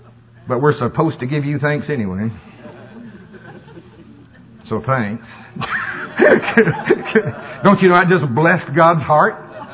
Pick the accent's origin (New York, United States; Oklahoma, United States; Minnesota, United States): Oklahoma, United States; I grew up pouring concrete in Oklahoma.